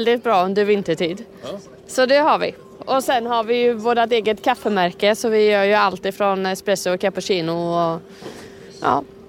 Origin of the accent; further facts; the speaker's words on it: Tibro, Västra Götaland County, Sweden; Vi kommer från Stenungsundstrakten, även om jag är uppvuxen här i Tibro.